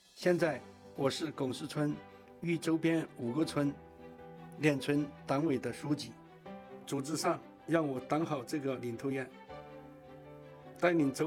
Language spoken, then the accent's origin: Chinese; China; 这里地贫人米，是靠天吃饭的旱山村，全县有名的困难村。